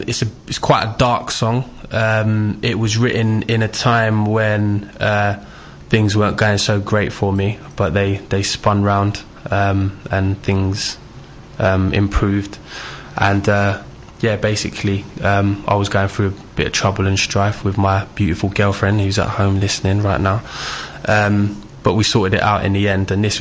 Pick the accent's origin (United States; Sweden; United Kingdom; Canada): United Kingdom; Stevenage, East of England; that was just basically filmed in my hometown of Stevenage.